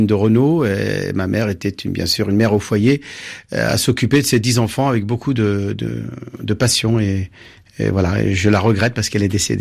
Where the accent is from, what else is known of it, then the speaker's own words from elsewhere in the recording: Mantes-la-Jolie, Île-de-France, France; born there; je suis né à Mantes-la-Jolie, donc dans une banlieue à l'époque qui était considérée comme la deuxième plus grande ZUP d'Europe.